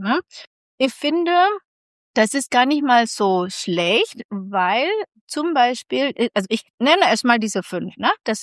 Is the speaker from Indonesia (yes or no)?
yes; Central Java, Indonesia; Ich stamme aus Java, genau. Java ist noch auch die Hauptinsel und das ist eigentlich auch tatsächlich gut so, weil meine Familie kommt aus Zentraljava. Ich bin aufgewachsen also mit javanischer Küche.